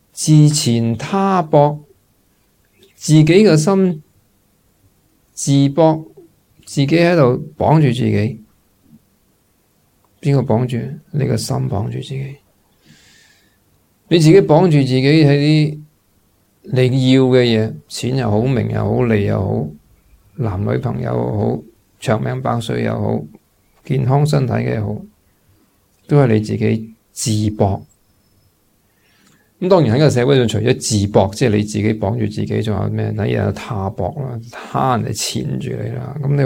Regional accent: Hong Kong; 我哋香港人嘅苦系好多时系好多系嗰啲求不得

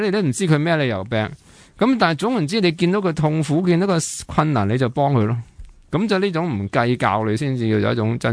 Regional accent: Hong Kong; 我哋香港人心而家好僵化，即系你死我活咁

